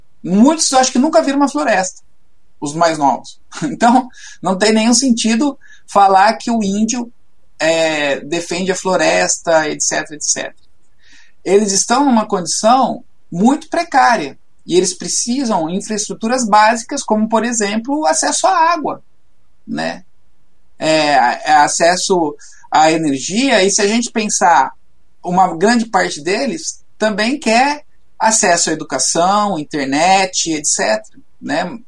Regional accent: Brazil; Nós não podemos, né, sendo brasileiro, né, e estando na esquerda

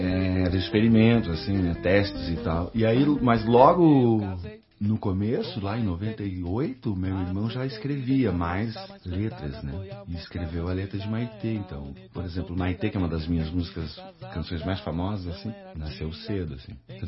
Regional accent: Curitiba, Paraná, Brazil; Tô aí, eu sou compositor, sou de Curitiba. Nasci aqui, morei um tempo fora também.

